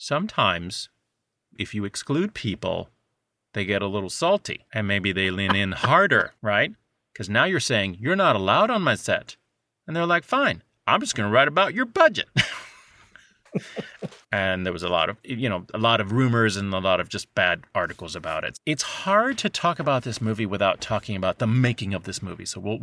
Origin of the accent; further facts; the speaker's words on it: Puerto Rico; I grew up in Puerto Rico, so films sometimes were delayed in coming to Puerto Rico.